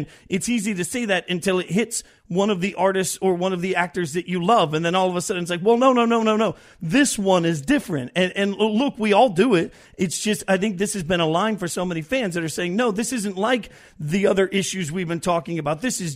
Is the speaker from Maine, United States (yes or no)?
no; Las Vegas, Nevada, United States; if my beloved Raiders changed their name when they moved to my hometown of Las Vegas